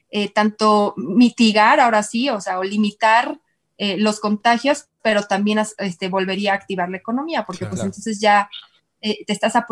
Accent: Querétaro, Mexico; yo soy de Querétaro y sé que pusieron muchas camas

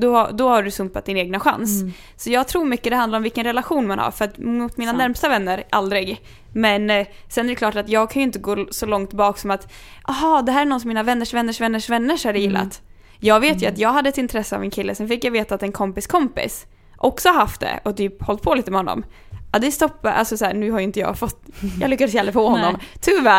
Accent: Kungsör, Västmanland County, Sweden; vi har någonting där jag kommer från som heter KM. Vi kallar det Kungsörsmaffia

